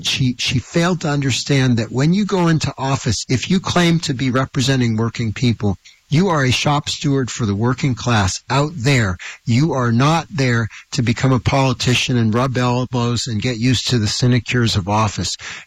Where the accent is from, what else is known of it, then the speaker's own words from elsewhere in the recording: Seattle, Washington, United States; as I go around and talk to people in my community, my hometown of Seattle